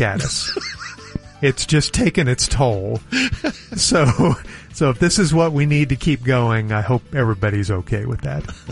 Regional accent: Colorado, United States; And the little mountain towns that I grew up loving in Colorado have now gotten, you know, jam-packed and outsized and overpriced.

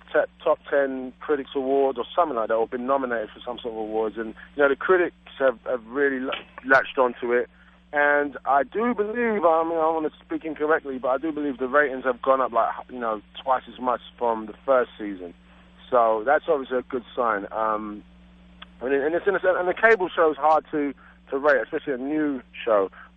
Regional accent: United Kingdom; There was no special treatment or anything like that because I'm British.

